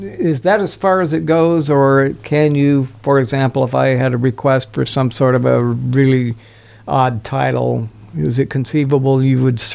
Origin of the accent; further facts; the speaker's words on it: Tulsa, Oklahoma, United States; I'm from Tulsa, Oklahoma, and she worked for the Tulsa City County Library